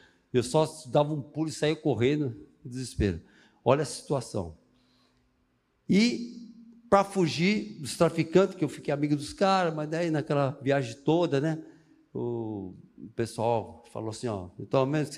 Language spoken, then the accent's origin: Portuguese; São Paulo, Brazil; Então, eu sou de São Paulo, nasci em São Paulo